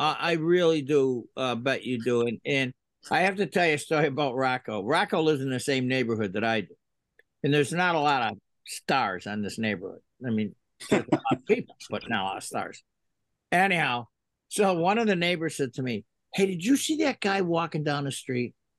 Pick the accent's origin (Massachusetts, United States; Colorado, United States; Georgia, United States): Massachusetts, United States; Pittsfield; You brought up something that I grew up here in Pittsfield, and there was a variety store on every corner.